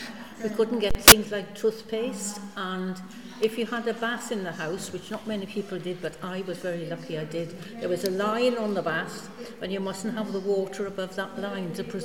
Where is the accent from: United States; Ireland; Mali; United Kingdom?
United Kingdom; Wales; But the main one is I lived in a small mining village. You can probably tell I'm from South Wales, can you? Yeah, I lived in a small mining village.